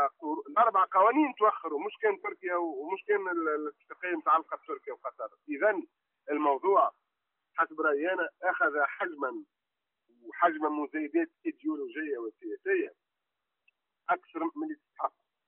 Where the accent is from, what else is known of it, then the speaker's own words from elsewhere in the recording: Tunisia; وخاصة أنا كجانب تونسي كنائب تونسي كحزب تونسي